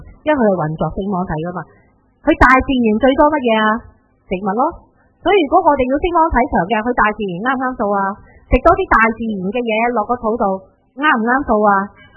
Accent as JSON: {"language": "Cantonese", "country": "Hong Kong", "said": "我哋香港人飲得多，我哋唔好怪啦"}